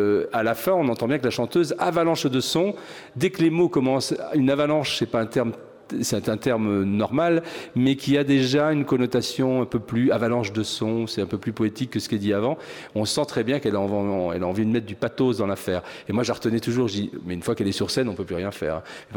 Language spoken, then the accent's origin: French; France; parce que je suis français, les Français calculent verticalement, harmoniquement